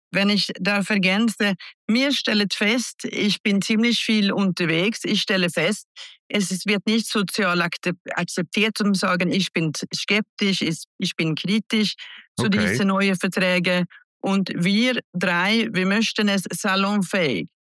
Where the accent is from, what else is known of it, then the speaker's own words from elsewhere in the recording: Sweden; German is a second language; moved away; Ich bin ursprünglich in Schweden geboren und aufgewachsen und Schweden war wie die Schweiz vor 30 Jahren.